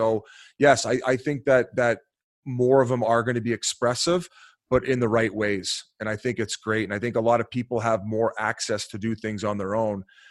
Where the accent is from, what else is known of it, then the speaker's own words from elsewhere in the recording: Welland, Ontario, Canada; Yeah, I'm from Welland, Ontario.